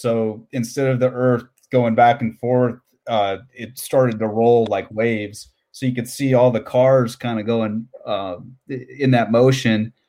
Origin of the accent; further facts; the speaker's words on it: California, United States; I'm a big A's guy.